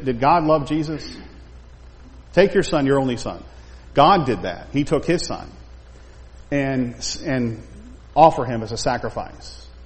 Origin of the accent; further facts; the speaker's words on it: Tampa, Florida, United States; I'm from Tampa.